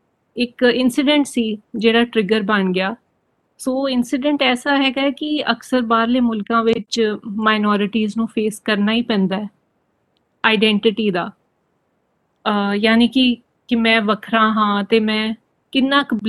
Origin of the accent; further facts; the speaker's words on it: Chandigarh, India; ਜੀ ਅਤੇ ਚੰਡੀਗੜ੍ਹ ਦੀ ਜੰਮਪਲ ਹਾਂ।